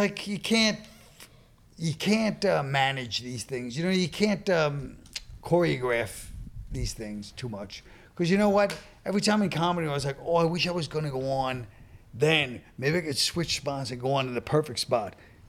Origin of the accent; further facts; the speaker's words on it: New York, United States; And we grew up in New York, so we understood. We went to church sometimes, and some of my cousins went to Catholic schools.